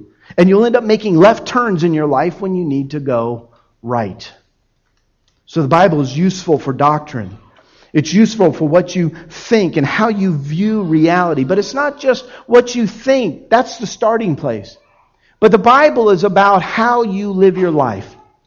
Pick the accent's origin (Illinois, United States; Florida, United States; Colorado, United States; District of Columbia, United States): Florida, United States; Miami; now in Dallas, United States; I grew up in Miami, and everything in Miami is on a grid.